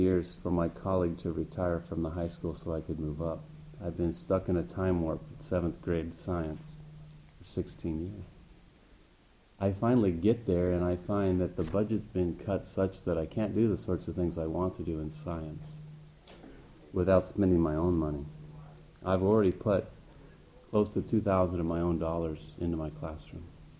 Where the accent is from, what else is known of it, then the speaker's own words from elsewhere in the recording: Kodiak, Alaska, United States; I'm from Kodiak, and I'm a teacher.